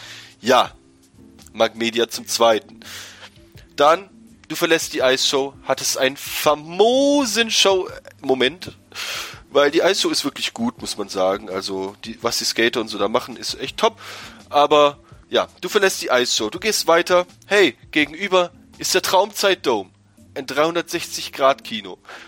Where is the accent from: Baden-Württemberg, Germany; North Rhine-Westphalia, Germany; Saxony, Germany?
Baden-Württemberg, Germany; Ich wollte einfach nur von den Schwaben weg. Als Schwabe.